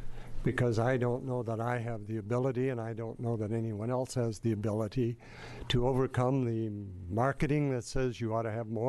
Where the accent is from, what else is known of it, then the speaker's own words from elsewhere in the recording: Wilsonville, Oregon, United States; I'm from Wilsonville.